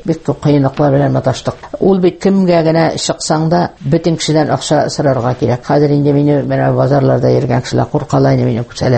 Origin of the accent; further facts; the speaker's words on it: Izhbaykino, Tatarstan, Russia; Туган ягым Әгерҗиягы Ижбәйкинеке мин 41 елның 16 маенда туганмын мин.